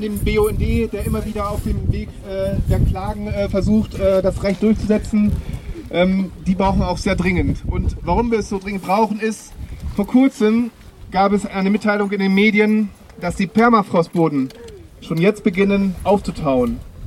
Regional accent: Cologne, North Rhine-Westphalia, Germany; ich komme aus Köln

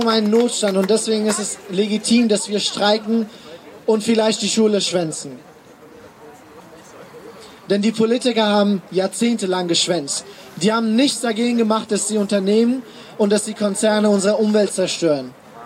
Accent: Afghanistan; German is a second language; now in Germany; Ich habe einige schöne Erinnerungen aus meiner Kindheit in Afghanistan.

